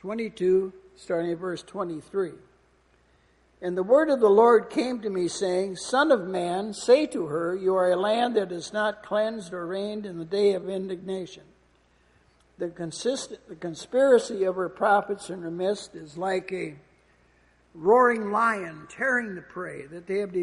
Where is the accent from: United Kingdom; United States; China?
United States; Minnesota; a Church of Christ gospel preacher up in the state of Minnesota, where I'm originally from. And so I grew up in the Church of Christ.